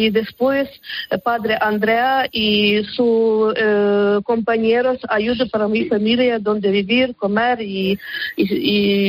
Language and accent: Spanish; Brovary, Kyiv Oblast, Ukraine; Spanish is a second language; vivimos 12 kilómetros en Kiev, en Zbrovarij.